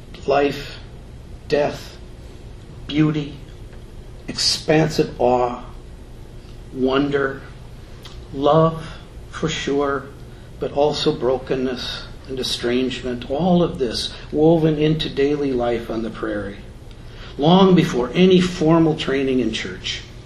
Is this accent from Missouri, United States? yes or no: no; Warren, Minnesota, United States; When one drives into my hometown of Warren, there is still a sign that says, "Welcome to Warren and the Red River Valley, the breadbasket of the world."